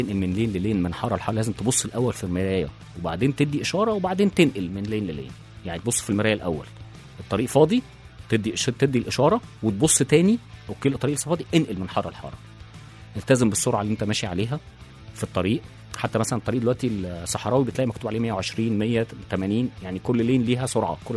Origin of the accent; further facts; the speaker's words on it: Egypt; احنا عندنا في مصر لا، احنا عندنا في مصر القانون في مصر ما كانش لسه